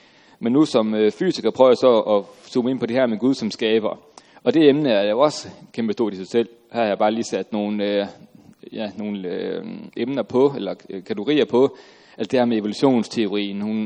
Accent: Aalborg, North Denmark Region, Denmark; Jeg kommer fra Aalborg.

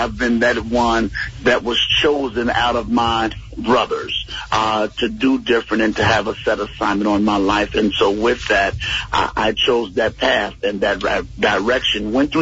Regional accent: Chicago, Illinois, United States; kid in the Inglewood community in the south side of Chicago. And we had a lot of hard knocks there growing up in Inglewood, seeing a lot of different things.

